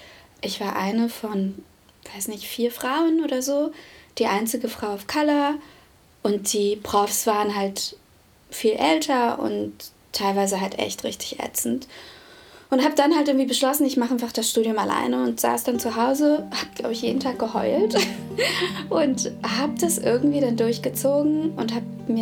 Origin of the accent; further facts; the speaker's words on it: Wolfsburg, Lower Saxony, Germany; Ich bin ja in Wolfsburg groß geworden